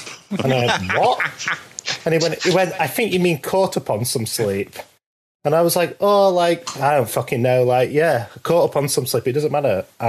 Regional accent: United Kingdom; Oh, we're British.

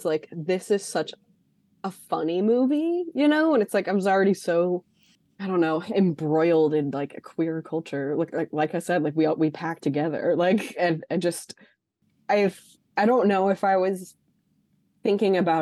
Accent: Texas, United States; but I am from Texas and I went to like a Friday Night Lights style, like everyone's obsessed with football school

